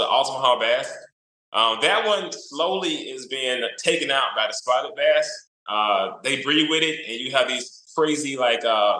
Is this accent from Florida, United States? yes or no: no; Georgia, United States; I'm based in North Georgia, but as you say, the black tannic water and stuff like that, I grew up in South Georgia.